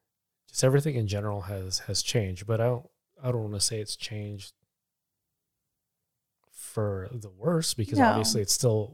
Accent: Philippines; I'm Filipino, so it was naturally interesting to watch

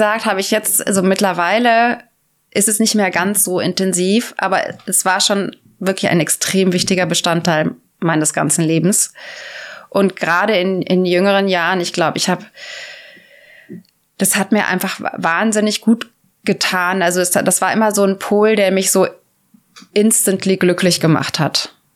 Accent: Kassel, Hesse, Germany; ich bin in Kassel aufgewachsen, nicht ganz so dicht an meinen Großeltern.

